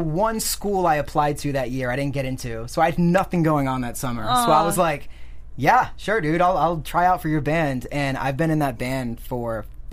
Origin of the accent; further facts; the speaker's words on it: Rhode Island, United States; because we're from Rhode Island. It's like it takes 45 minutes to drive through the state.